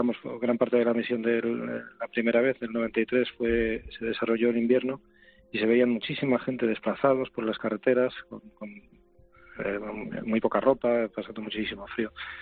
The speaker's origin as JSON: {"language": "Spanish", "country": "Spain", "said": "porque somos españoles."}